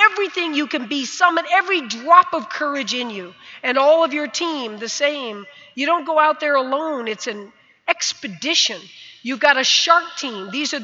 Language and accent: English; Fort Lauderdale, Florida, United States; Literally, thousands of Cubans flooded into my hometown, Fort Lauderdale, Florida.